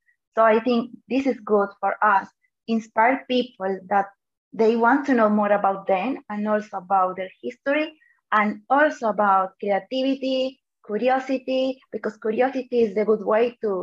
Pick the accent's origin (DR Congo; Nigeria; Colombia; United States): Colombia; English is a second language; everyone thinks that because we're from Colombia, we dance everywhere and we are the best dancer.